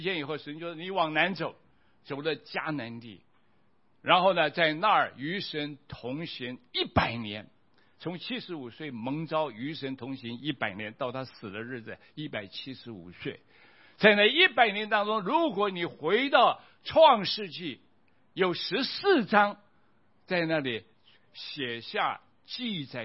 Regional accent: China; 今天我们中国人也是一样，我们

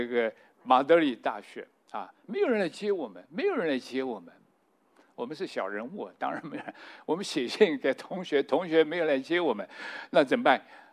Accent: Taiwan; 我马上的说，哎，我是台湾来的

